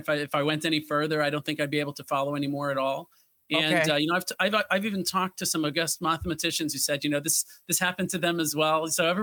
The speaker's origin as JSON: {"language": "English", "town": "New York City", "region": "New York", "country": "United States", "tie": "born or raised there", "said": "I'd actually gotten into Stuyvesant as a kid growing up in New York City and then declined to go because I wanted to be an actor at the time."}